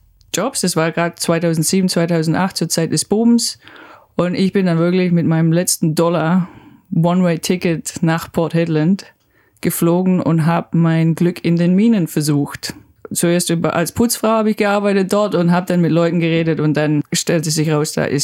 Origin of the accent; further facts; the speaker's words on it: Baden-Württemberg, Germany; moved away as an adult; also born or lived in Sydney; now in Australia; ich komme aus dem Schwabenland und fahre jetzt Zug im australischen Outback.